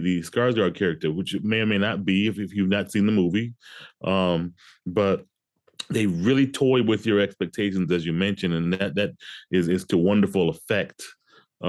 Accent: Detroit, Michigan, United States; I'm from Detroit. And trust me, there are homes that were on sale in Detroit of that size for a dollar.

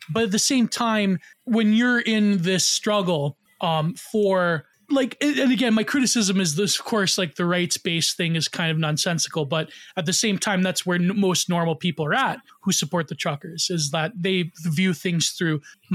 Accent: Canada; as a Canadian, it's like any source of hope you can get, you take it, right?

